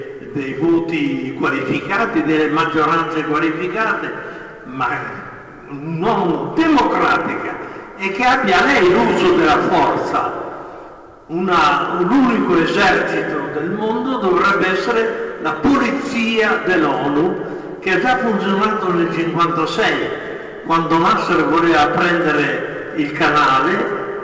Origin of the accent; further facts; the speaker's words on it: Bologna, Emilia-Romagna, Italy; io sono di Bologna